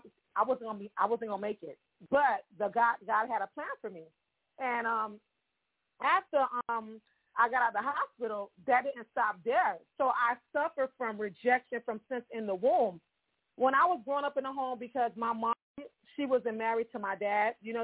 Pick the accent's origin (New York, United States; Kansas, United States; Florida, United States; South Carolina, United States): Florida, United States; Miami; I was raised up in Miami, because I'm Haitian American, in an area that called Little Haiti.